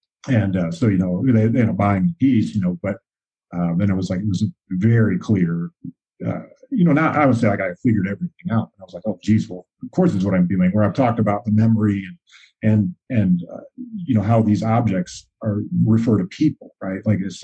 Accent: Midwest, United States; part of what my culture is being American and being from the Midwest and being male and being a worker

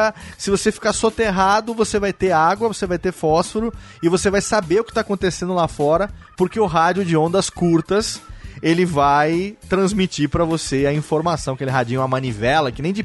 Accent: São Paulo, Brazil; porque eu sou do interior de São Paulo

